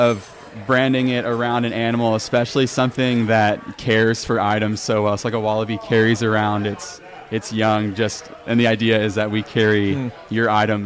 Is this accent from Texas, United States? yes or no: yes; Midland, Texas, United States; I grew up here in Midland, Texas, just a couple blocks away.